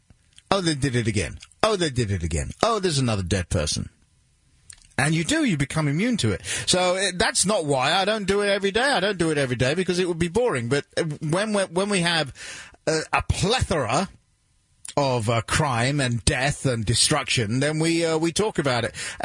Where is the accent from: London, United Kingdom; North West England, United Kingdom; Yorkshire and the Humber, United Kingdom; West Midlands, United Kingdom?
London, United Kingdom; You know, I grew up in London, and I can tell you, nightly when I was growing up